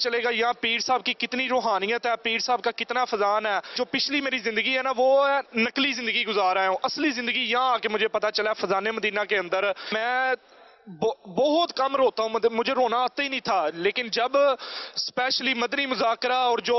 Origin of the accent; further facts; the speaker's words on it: Hafizabad, Punjab, Pakistan; میں حافظ آباد پنجاب سے آیا ہوں پہلی دفعہ ماہ رمضان کے اعتکاف کے لیے.